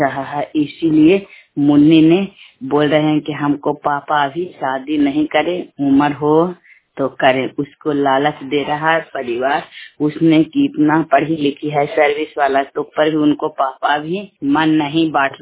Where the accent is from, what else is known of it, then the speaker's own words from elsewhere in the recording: Bihar, India; मैं ग्रामीण दौत के रहने वाले हूँ। हिलसा ब्लॉक, मेरा हिलसा ब्लॉक पड़ता है